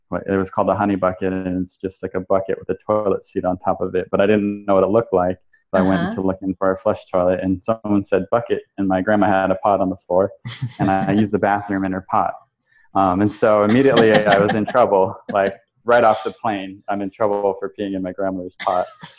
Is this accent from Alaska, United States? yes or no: yes; Alaska, United States; also born or lived in Utah; Actually, I was born in Utah, and I lived there until I was about 6 years old. And so kind of a big change moment for me was moving from Utah to Alaska, to a small village where my mom's from. So I'm an Inupiat tribe member.